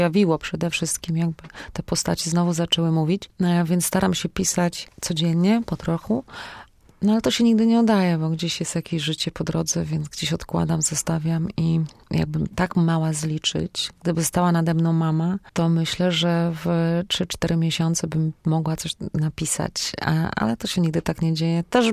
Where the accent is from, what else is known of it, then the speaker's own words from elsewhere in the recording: Siedlce, Masovian Voivodeship, Poland; now in Poznań, Poland; ja pochodzę z Siedlec, przyjechałam do Poznania i to jest tak mniej więcej 4,5 do 5 godzin pociągiem.